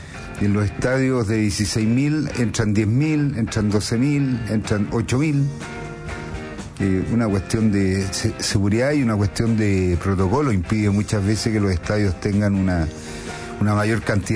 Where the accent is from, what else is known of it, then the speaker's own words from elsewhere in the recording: Valparaíso, Chile; also born or lived in Puerto Natales / Puerto Williams / Quilpué; No, yo soy porteño, soy nacido en Valparaíso.